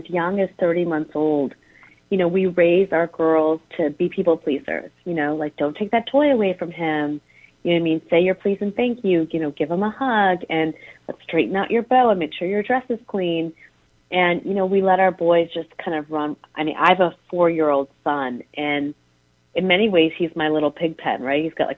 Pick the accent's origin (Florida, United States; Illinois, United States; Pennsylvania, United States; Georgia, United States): Illinois, United States; Chicago; I grew up in Chicago, so I'm very familiar with lots of snow.